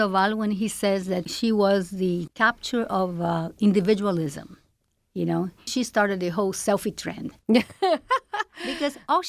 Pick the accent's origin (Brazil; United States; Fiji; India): Brazil; I'm from Brazil originally